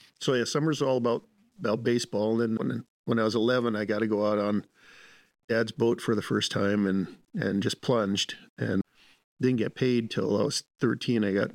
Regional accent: Kodiak, Alaska, United States; I was born and raised in Kodiak. I was born in 1961 at Griffin Memorial Hospital, which is that little white square building across the street from the Illitik Museum.

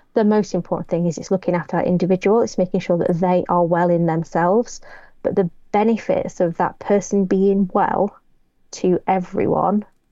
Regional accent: Doncaster, Yorkshire and the Humber, United Kingdom; also born or lived in Bristol / South America; now in Sheffield, United Kingdom; I'm from South Yorkshire originally. I joke that I emigrated to Sheffield from Doncaster, and people think I sound really parochial, but I did that via Bristol and South America. So, you know, I have been out of the county.

